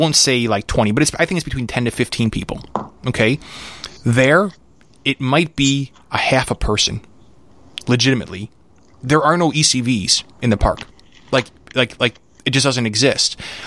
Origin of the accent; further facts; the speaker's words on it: United States; Lastly, as an American, we automatically gravitate to certain news channels or news outlets.